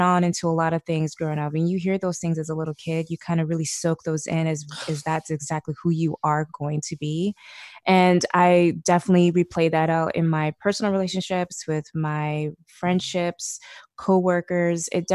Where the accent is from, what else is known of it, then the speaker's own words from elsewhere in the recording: Alaska, United States; So I grew up in Alaska, a small town